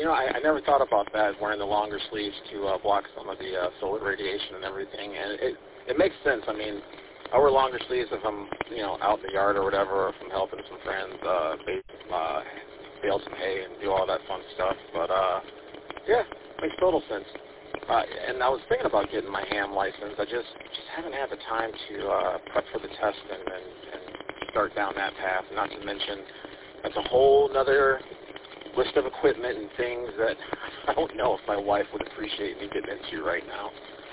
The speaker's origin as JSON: {"language": "English", "town": "Detroit", "region": "Michigan", "country": "United States", "tie": "born or raised there", "said": "So I was born and raised in Detroit. Moved the family out this way about 14 years ago, give or take."}